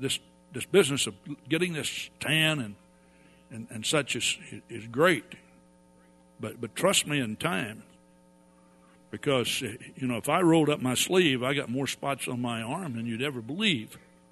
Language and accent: English; Texas, United States; because I told her that I grew up in East Texas and a lot more sun there in the summertime, a lot hotter.